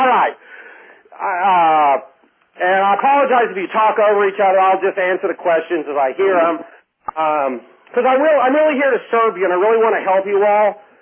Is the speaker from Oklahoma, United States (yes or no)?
yes; Oklahoma, United States; accent: Okie; I'm from Oklahoma, which is a state in the U.S., and we have weird words there